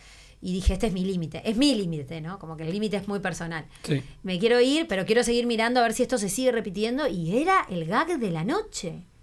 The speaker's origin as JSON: {"language": "Spanish", "country": "Uruguay", "said": "hola, soy uruguaya"}